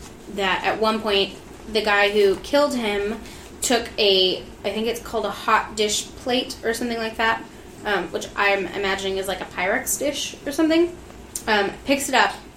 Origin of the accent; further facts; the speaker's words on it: the South, United States; I mean, same, but only because I'm from the South.